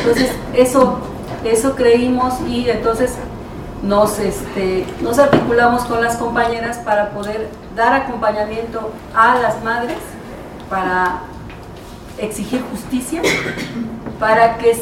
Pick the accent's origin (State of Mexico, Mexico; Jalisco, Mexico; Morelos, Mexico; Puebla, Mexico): State of Mexico, Mexico; Nezahualcóyotl; nosotras venimos de Tzahualcóyotl, de Chimalhuacán, yo de Tzahualcóyotl.